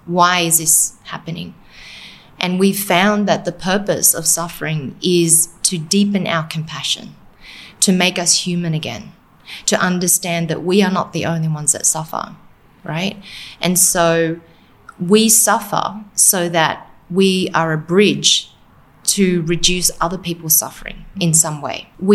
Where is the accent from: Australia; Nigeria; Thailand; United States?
Australia; And so, you know, I grew up in Australia in extreme poverty.